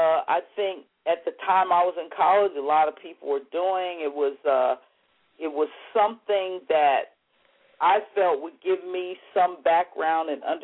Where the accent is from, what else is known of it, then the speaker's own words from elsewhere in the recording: Kansas City, Missouri, United States; No. Actually, I'm originally from Kansas City.